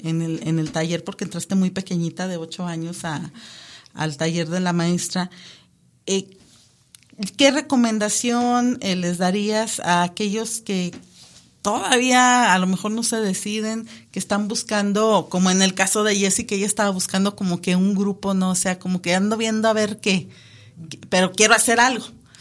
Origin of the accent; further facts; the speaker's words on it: Mexico; nuestra identidad como mexicanos.